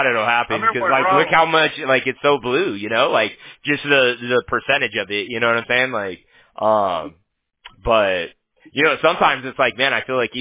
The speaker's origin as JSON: {"language": "English", "town": "Huntington Beach", "region": "California", "country": "United States", "said": "The company's based out of Fountain Valley, but I'm from Huntington Beach. It's like the next city over."}